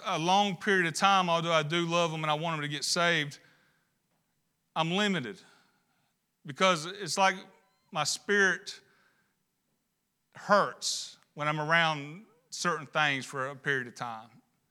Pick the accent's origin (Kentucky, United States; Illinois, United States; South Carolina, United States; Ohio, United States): South Carolina, United States; Fort Mill; I was from Fort Mill, but I would always say when I'd go see my grandma in Fayetteville, I'm going home.